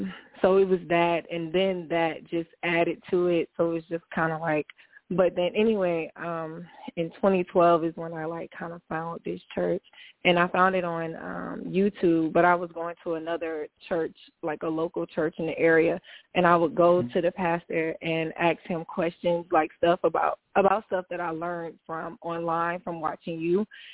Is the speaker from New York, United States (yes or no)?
yes; Newburgh, New York, United States; Like my mom, we were raised in Newburgh, so I was really hurt.